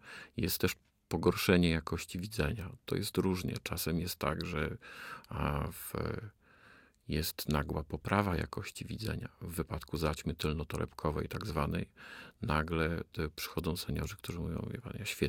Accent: Kraków, Lesser Poland, Poland; ja jestem z Krakowa

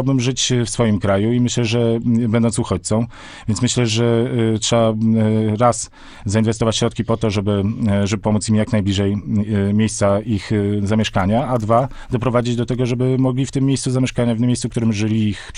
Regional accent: Warsaw, Masovian Voivodeship, Poland; born there; Warszawa, żoliborzanin nawet.

